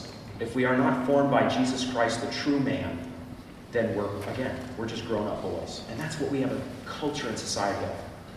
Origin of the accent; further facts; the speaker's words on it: New England, United States; I'm from New England. I'm from Patriots country